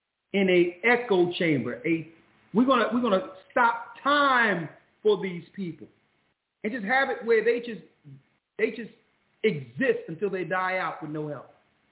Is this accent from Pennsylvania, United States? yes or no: yes; Philadelphia, Pennsylvania, United States; The majority of the time, I was growing up in Philadelphia, and here it is. I'm in my 50s now.